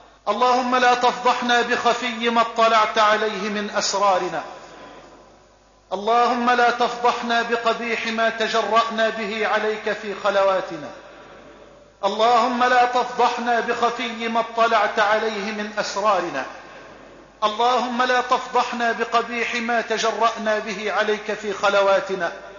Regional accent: Egypt; بلدنا مصر

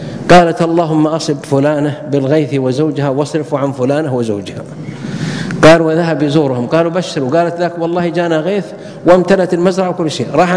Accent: Mecca, Makkah Province, Saudi Arabia; كان هو يدرس عندنا في مكة في جامعة أم القرى

